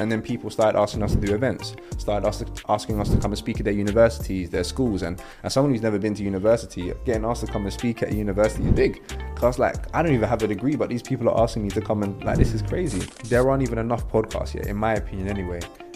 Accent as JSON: {"language": "English", "region": "London", "country": "United Kingdom", "tie": "born or raised there", "said": "But you know, you go through the regular growing up in London kind of stuff."}